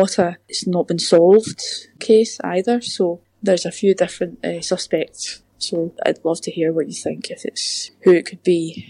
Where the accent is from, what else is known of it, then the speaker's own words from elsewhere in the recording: Scotland, United Kingdom; I'm Scottish